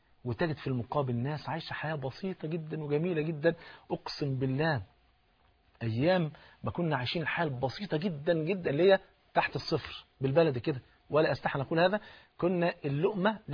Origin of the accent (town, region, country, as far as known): Egypt